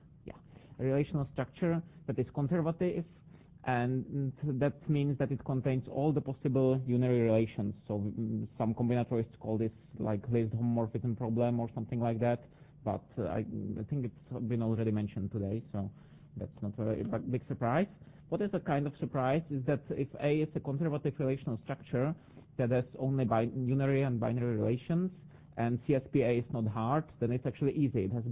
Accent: Prague, Czechia; from Prague.

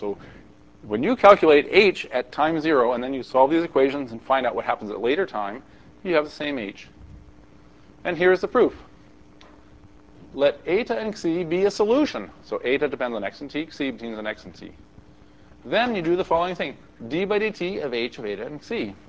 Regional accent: California, United States; Maybe you can tell I'm from California.

